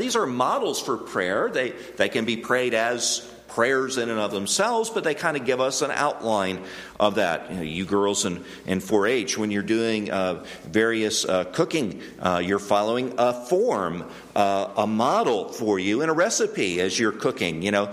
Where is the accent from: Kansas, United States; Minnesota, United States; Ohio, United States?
Kansas, United States; Junction City; born there; I was born in Junction City when Dad was stationed at Fort Riley and have traveled through Kansas